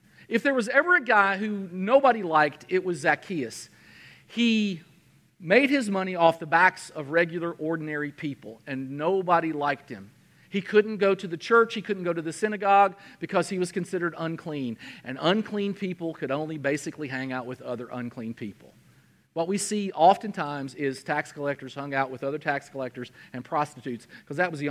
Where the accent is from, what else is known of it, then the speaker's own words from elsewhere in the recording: United States; I got a speeding ticket because I'm an American and I don't know metric.